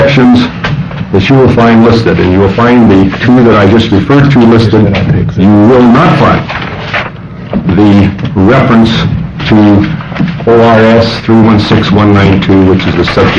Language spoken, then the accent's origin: English; Portland, Oregon, United States; I'm an attorney from Portland, Oregon